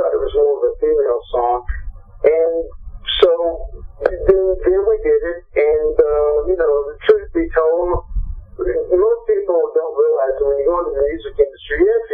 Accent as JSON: {"language": "English", "town": "Dallas", "region": "Texas", "country": "United States", "said": "So no matter where you went, you know, when you said, well, I'm from Dallas, it was like, oh."}